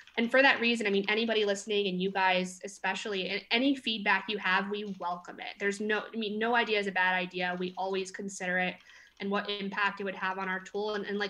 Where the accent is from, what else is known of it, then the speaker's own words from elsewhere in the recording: Connecticut, United States; I'm on the East Coast. I'm from Connecticut.